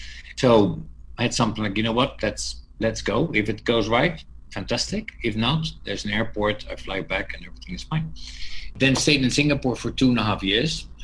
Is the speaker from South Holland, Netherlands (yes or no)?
yes; Rotterdam, South Holland, Netherlands; moved away as an adult; I'm born and raised in the Netherlands, Rotterdam. And I left the Netherlands at the age of 26 because I wanted to improve my English.